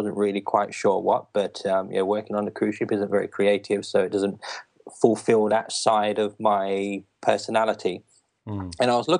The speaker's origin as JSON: {"language": "English", "country": "Australia", "tie": "born or raised there", "also_born_or_lived": "Kent, United Kingdom", "lives_now": "New Zealand", "said": "I was born in Kent, but I grew up in Australia."}